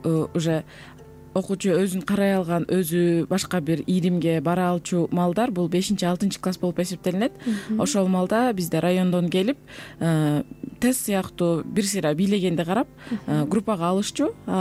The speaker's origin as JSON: {"language": "Kyrgyz", "town": "Jalal-Abad", "region": "Jalal-Abad Region", "country": "Kyrgyzstan", "tie": "born or raised there", "said": "Мен өзүм Жалал Абадтан болом. Жалал Абадта төрөлгөм, ошол жакта мектепти аяктагам. Андан кийин Кыргыз Түрк Манас университетине окууга тапшырып, ал жактан туризм факультетин аяктагам."}